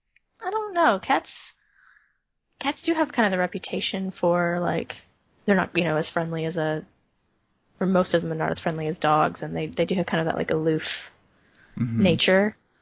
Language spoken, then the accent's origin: English; New York City, New York, United States; The subway here in my hometown operated on tokens. I have two of them left from that time.